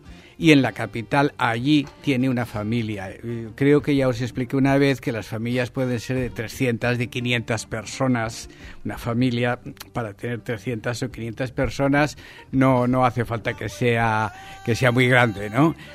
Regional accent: Valencia, Valencian Community, Spain; yo vengo de España, vengo de Valencia

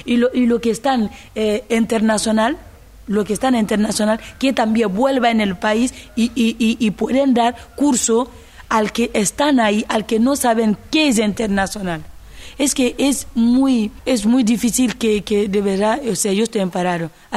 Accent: Siguiri, Kankan, Guinea; si yo vengo de Sigiri, no le extraña a nadie, ¿sabes? Porque ahí donde nacen los cantantes.

